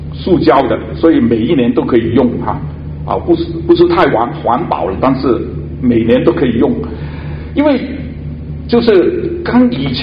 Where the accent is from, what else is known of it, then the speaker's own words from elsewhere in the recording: Guangdong, China; 就是我们广东人就说，就想到头都大了